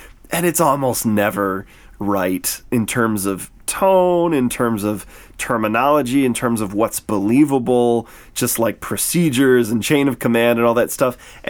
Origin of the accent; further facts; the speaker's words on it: Michigan, United States; now in Iowa, United States; It's where I'm also from. I was born and bred in Michigan. I'm currently in Iowa, so Illinois is right in between.